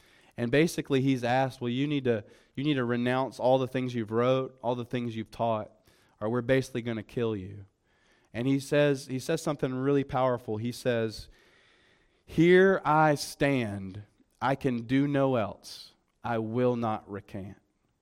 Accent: South Carolina, United States; moved away as an adult; now in Baltimore, United States; I'm from South Carolina. It's funny being there, but I've lived in Baltimore here 4 years

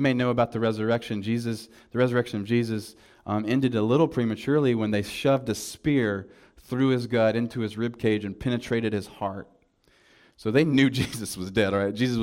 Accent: the South, United States; Like I'm from the South, we always call it like loaf bread.

